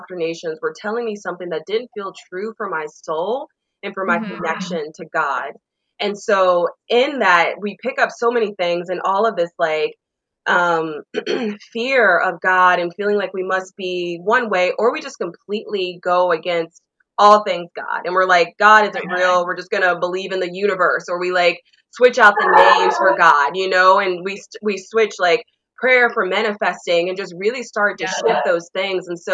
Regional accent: the South, United States; Like I was born and raised in the South, Black family, very heavily steeped in religion, Southern religion, Baptist religion.

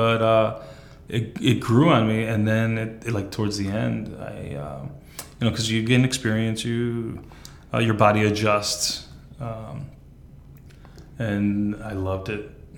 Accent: Flushing, New York, United States; born there; Yeah, well, I was born here in Flushing, Queens.

